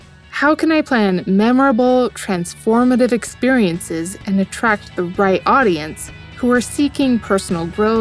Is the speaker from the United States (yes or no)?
yes; Charleston, United States; from Charleston.